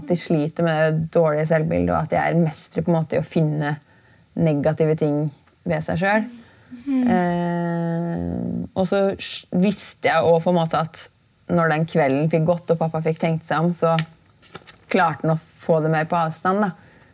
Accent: Gjøvik, Innlandet, Norway; Jeg skriver jo om en scene som jeg er hjemme på Gjøvik, der hele familien er samlet

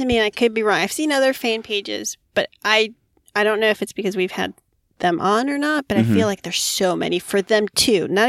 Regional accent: Hawaii, United States; I'm a Hawaiian girl.

